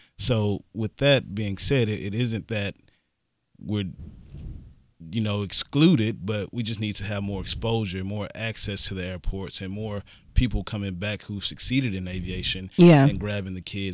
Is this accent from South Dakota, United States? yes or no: no; Houston, Texas, United States; I'm actually a native Houstonian. I grew up in the Fifth Ward community, graduated from Jones High School, so I'm a product of the city.